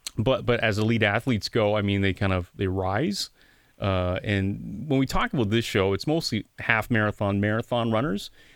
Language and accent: English; Canada; now in Detroit, United States; we still kind of celebrate, even though we're Canadian.